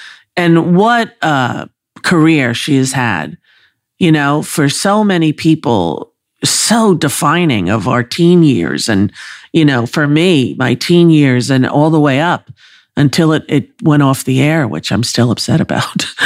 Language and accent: English; Long Island, New York, United States; You know, I was raised on Long Island, and I knew Susan Lucci lived on Long Island.